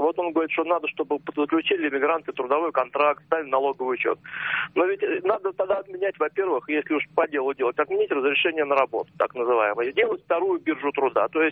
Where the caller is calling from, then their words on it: Moscow, Russia; Я из Москвы.